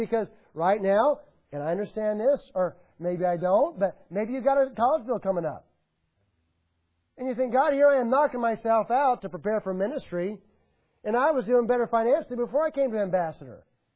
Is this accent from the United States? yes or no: yes; Nashville, Tennessee, United States; Look, I'm from Nashville.